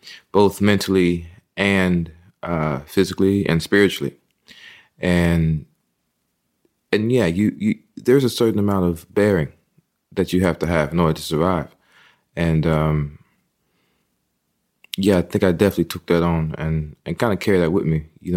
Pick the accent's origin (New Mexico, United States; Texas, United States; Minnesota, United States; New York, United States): Texas, United States; also born or lived in California; that also came from being, you know, raised in the Methodist and the Baptist church and also just being a Texan. You know, though we were based in California for a while, both my parents are of Texas birth, you know.